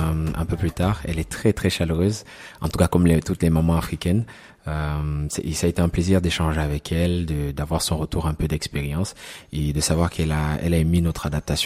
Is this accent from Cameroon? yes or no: yes; Cameroon; Il faut savoir que je viens du Cameroun.